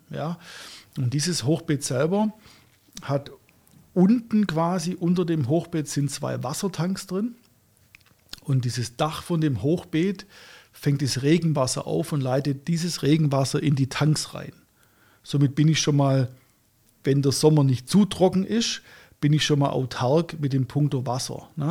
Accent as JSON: {"language": "German", "region": "Baden-Württemberg", "country": "Germany", "said": "so auf alle Viere, so als Schwabe."}